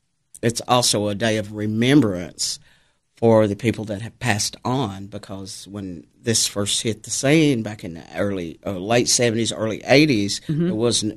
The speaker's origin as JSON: {"language": "English", "town": "Solana", "region": "Tennessee", "country": "United States", "said": "I am from Solana, Tennessee."}